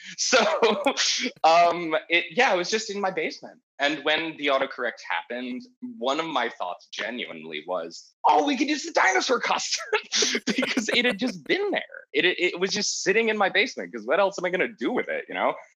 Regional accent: Pennsylvania, United States; also born or lived in Montana, United States; So I was from Montana originally, and I moved to Pennsylvania when I was very young. So I do consider myself probably Pennsylvania.

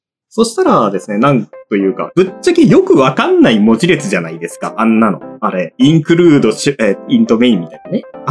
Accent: Yamanashi, Japan; also born or lived in Aichi / Tokyo; 出身は山梨です。で、大学が愛知、一番最初に勤めた会社が東京で、2社目が愛知にまた戻って、 3,4 社目はまた東京に戻ってる

